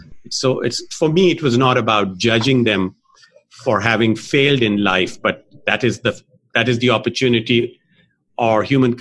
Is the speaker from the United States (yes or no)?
no; Pakistan; I grew up in Pakistan where there was a lot of inequality and inequity and poor people, uneducated, illiterate, kept back for whatever reason.